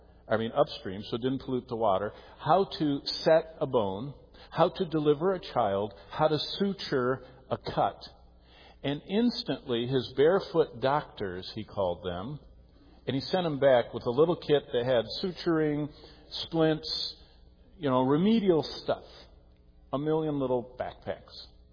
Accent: United States; because we're so American, and I'm thankful to be American, I'm glad that the Lord put me here

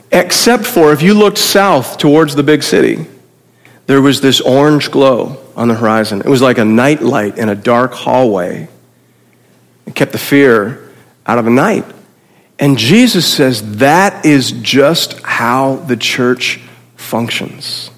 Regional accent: King Township, Ontario, Canada; I grew up in King Township, which maybe you, if you came here from Toronto, you probably drove through on your way to get here. And I grew up actually in nowhere.

